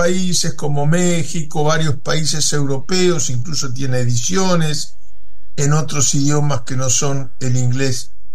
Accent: Uruguay; yo soy uruguayo y ustedes argentinos

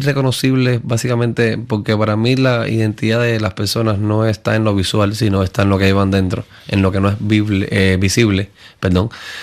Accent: Cuba; now in Miami, United States; Bueno, cuando llego a Miami. Yo me fui de Cuba y...

